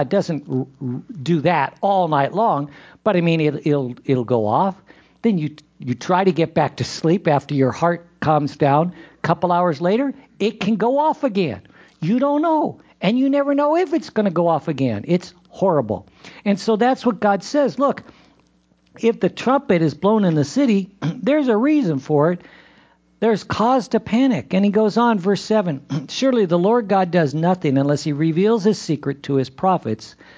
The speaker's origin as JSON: {"language": "English", "region": "California", "country": "United States", "tie": "born or raised there", "also_born_or_lived": "New Mexico", "said": "I was a Southern California kid. I was born and raised, I was born in New Mexico, but at 5 years old, I came to Southern California. So basically, this is all I've ever known."}